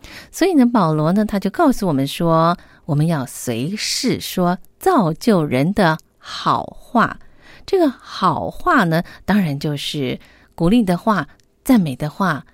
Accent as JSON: {"language": "Chinese", "country": "China", "said": "很多时候我们中国人的父母亲啊，我们常常会爱之深责之切"}